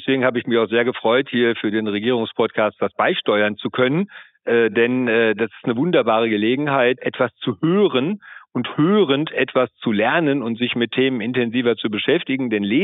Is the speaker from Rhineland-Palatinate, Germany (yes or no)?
yes; Montabaur, Rhineland-Palatinate, Germany; Ich gebe Ihnen ein schönes Beispiel, wo ich herkomme, aus Montabaur, Rheinland-Pfalz.